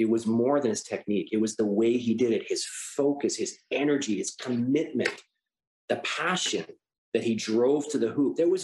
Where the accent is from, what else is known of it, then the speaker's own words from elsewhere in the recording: Chicago, Illinois, United States; I also grew up with Michael Jordan. I played basketball in high school. I grew up in Chicago. I went to live games.